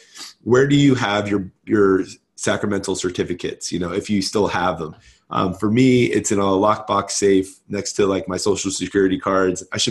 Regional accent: Jersey; born there; also born or lived in Japan / Hong Kong / New Zealand / United States; I grew up in Japan and Hong Kong and New Zealand and the States. Actually, I take that back. Two different countries, because I was born in Jersey

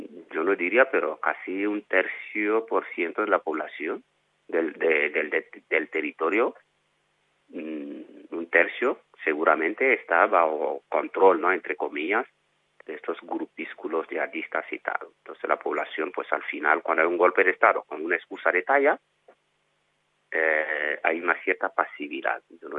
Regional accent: Burkina Faso; Spanish is a second language; ya llevan dos golpe de Estado en mi país, Burkina, pues llevamos dos golpes en 6 meses

